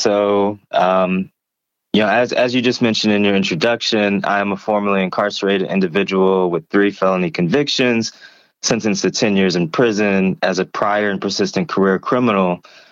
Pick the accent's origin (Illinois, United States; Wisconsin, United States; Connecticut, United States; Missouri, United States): Missouri, United States; Ferguson; But I grew up in the Ferguson, Missouri area of St. Louis.